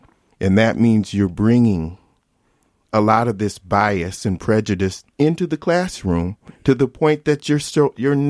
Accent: Minnesota, United States; There's one critical thing growing up in Minnesota taught me

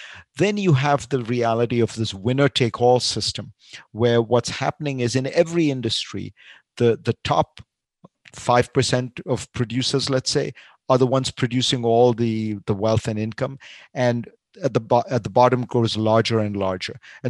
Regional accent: India; maybe it's because I grew up in India

